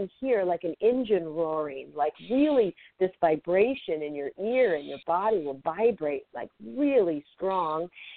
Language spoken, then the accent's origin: English; Seattle, Washington, United States; I grew up in Seattle, Washington, and like in the summer when it was hot or something